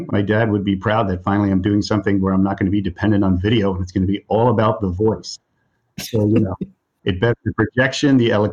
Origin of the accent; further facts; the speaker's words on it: White Plains, New York, United States; In White Plains, New York.